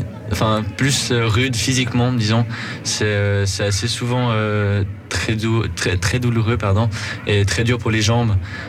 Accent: Switzerland; ça fait quand même quelque chose de se dire on est suisse.

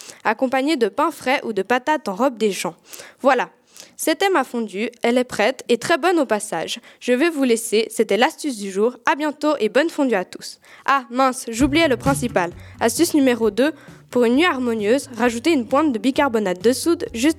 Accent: Fribourg, Switzerland; Et en tant que bonne fribourgeoise, je dirais même plus, en tant que bonne gruyérienne

